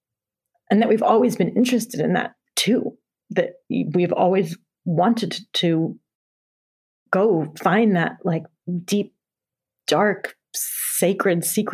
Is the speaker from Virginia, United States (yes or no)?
no; Montana, United States; also born or lived in San Diego / Los Angeles / North Carolina; I grew up in Montana, and then we moved to San Diego. And then I moved to Los Angeles, and then I moved to North Carolina when I got Dawson's Creek.